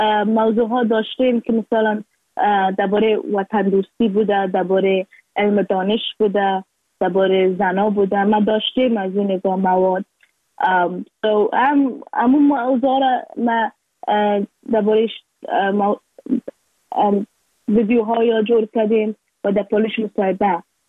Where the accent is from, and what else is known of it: Afghanistan